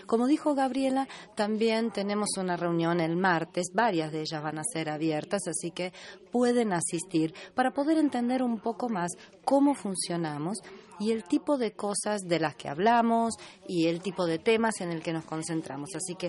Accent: Mexico; de México.

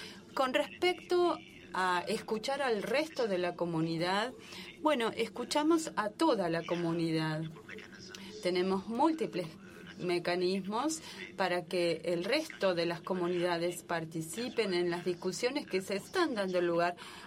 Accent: China; Spanish is a second language; vengo de China. Les pido si por favor me permiten hablar en chino para hacer mi pregunta.

